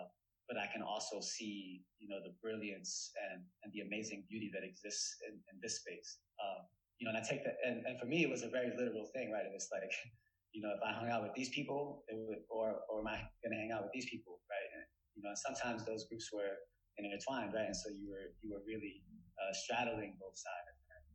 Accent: Worcester, Massachusetts, United States; I grew up in Great Brook Valley, which is a small housing project in Worcester. And it was, you know, when I was growing up, it was pretty rough.

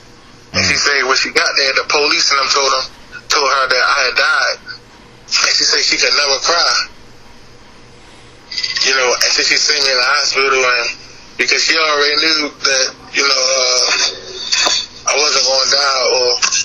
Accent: Baltimore, Maryland, United States; Like, man, I'm going to say this. I'm from Baltimore.

